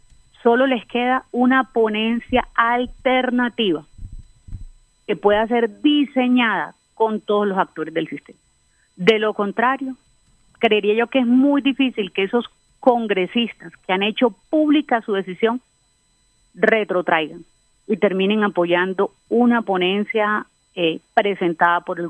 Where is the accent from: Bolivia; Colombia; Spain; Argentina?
Colombia; te hablo no solo como congresista, sino como usuaria del sistema y obviamente como colombiana.